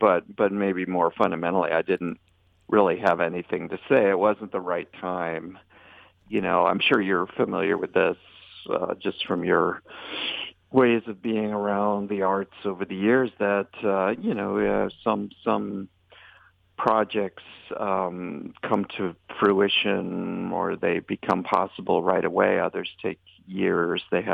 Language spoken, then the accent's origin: English; Bennington, Vermont, United States; born there; I was born in Bennington, Vermont